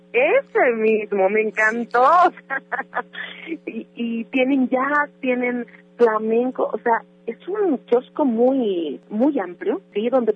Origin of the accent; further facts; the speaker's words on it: Jalisco, Mexico; todos los artistas que están participando en el kiosco cultural de la Sala Digital somos orgullosamente jaliscienses